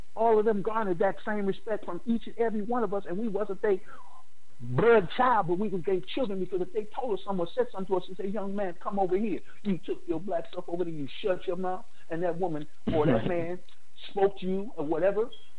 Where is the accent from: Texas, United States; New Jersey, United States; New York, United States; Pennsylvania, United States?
New York, United States; Brooklyn; I come from Brooklyn. I went to Frankie K. Lane High School in Jamaica, Queens.